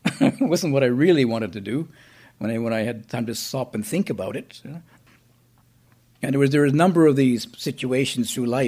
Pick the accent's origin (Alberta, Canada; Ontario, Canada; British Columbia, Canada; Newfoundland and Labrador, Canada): British Columbia, Canada; Vancouver; I grew up in Vancouver and I like sunshine, not rain.